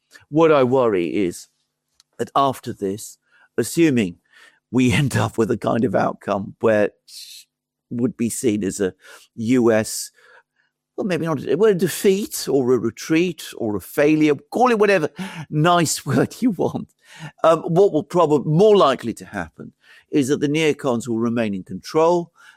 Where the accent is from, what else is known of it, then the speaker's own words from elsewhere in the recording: United Kingdom; As a British person